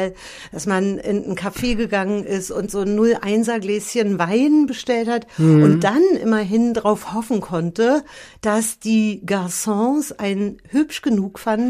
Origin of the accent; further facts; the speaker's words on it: Germany; Ich bin ja in der DDR aufgewachsen